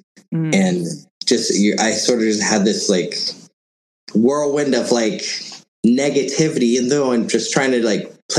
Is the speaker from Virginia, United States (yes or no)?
yes; Winchester, Virginia, United States; now in Los Angeles, United States; I grew up in Winchester, Virginia.